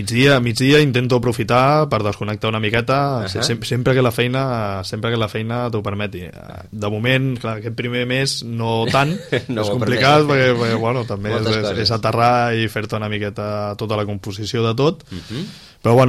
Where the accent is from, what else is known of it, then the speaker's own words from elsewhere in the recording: Pineda de Mar, Catalonia, Spain; De fet, jo vinc de Pineda de Mar, que també era un lloc de costa